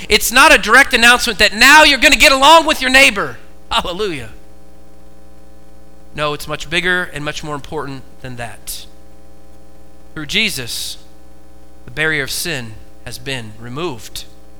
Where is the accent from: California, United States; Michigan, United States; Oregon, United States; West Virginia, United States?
Oregon, United States; Growing up in Oregon, we had live trees. Why? Because we have trees everywhere.